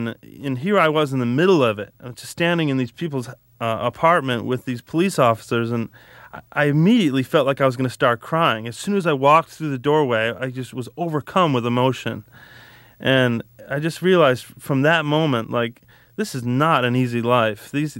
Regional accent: Chicago, Illinois, United States; growing up in Chicago, my license plates were always expired

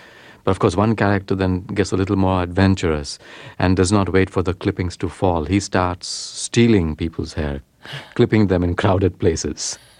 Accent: Mumbai, Maharashtra, India; That's right, yeah. But the thing is that life in Bombay is all on display.

